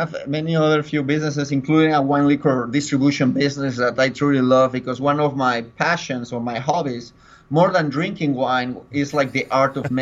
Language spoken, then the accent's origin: English; Michigan, United States; I grew up in Michigan. I was born in Michigan, but thanks to my family, I traveled to many cities and countries and all that.